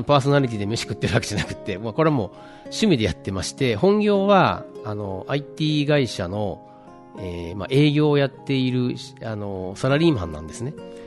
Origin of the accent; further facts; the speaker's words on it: Kansai, Japan; 私関西出身なので、関西人で